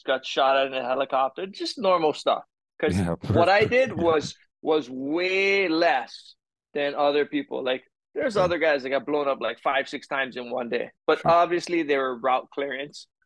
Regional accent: Hilo, Hawaii, United States; also born or lived in Maui; So I was born in Maui, Okay. Raised in the Hawaiian Islands. And obviously, well, not obviously. I would say I was raised in Hilo.

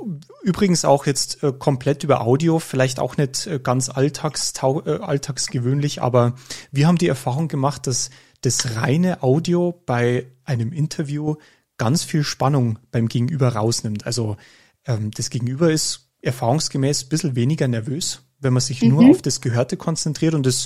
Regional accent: Bavaria, Germany; accent: Bavarian; Und ich hoffe, Sie verstehen unseren leicht bayerischen Dialekt.

